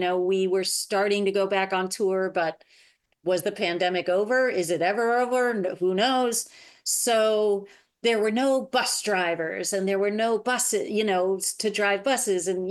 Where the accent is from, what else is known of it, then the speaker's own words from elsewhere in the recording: Buffalo, New York, United States; I'm actually from Buffalo too.